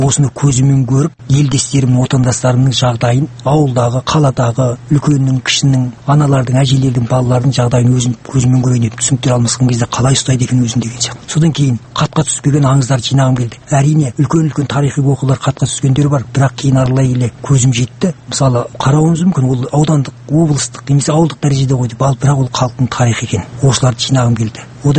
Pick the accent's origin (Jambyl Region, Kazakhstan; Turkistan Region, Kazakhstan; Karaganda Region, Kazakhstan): Turkistan Region, Kazakhstan; also born or lived in Kyzylorda Region; оңтүстік Қазақстан облысының бұрынғы кезде Шел ауданы, қазіргі Жаңарқан ауданы, Түркістан аймағында, екі облыстың шекарасында. Сөйтіп менің балалық шағым екі жерде өтті.